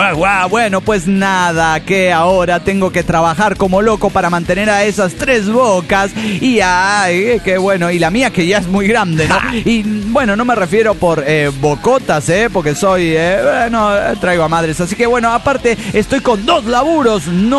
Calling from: Mexico City, Mexico; soy el hijo de Tlaloc de la antigua Tenochtitlan, México.

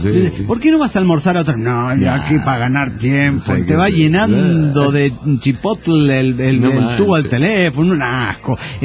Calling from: Minnesota, United States; desde Minnesota, United States of America. Bueno, quiero confesarles que estoy nervioso porque es mi primer día en un nuevo trabajo en Minnesota.

